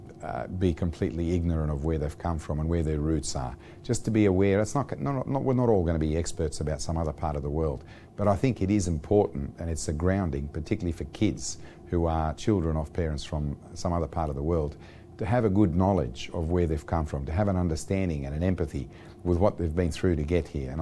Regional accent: Australia; I'm probably as Australian as the next guy, but I do have roots elsewhere and that has helped shape me in a positive way.

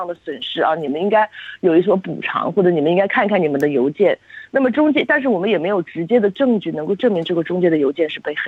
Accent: Australia; 因为咱们澳洲人很多是大家庭

